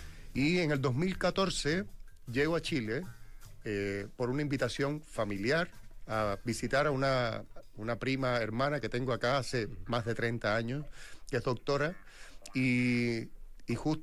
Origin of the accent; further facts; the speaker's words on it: Unión de Reyes, Matanzas, Cuba; soy cubano, de un pueblecito bien chico en el sur del país, que se llama Unión de Reyes, que fue cuna de muchos poetas, pintores, dramaturgos, dramaturgas.